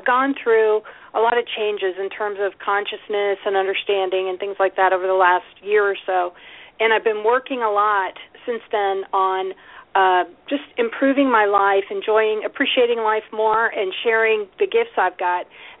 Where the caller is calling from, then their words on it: Lincoln, Nebraska, United States; I am in Lincoln, Nebraska, where it's very snowy today.